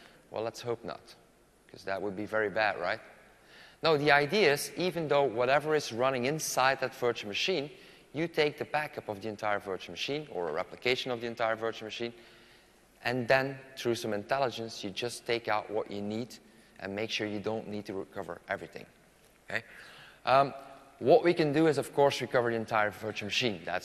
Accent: Belgium; English is a second language; I'm from Belgium

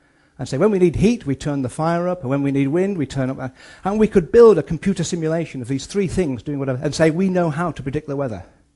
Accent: Liverpool, North West England, United Kingdom; I'm from Liverpool, okay?

